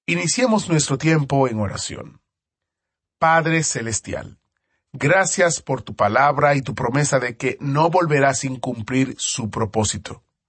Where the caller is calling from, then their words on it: Dominican Republic; Soy de la República Dominicana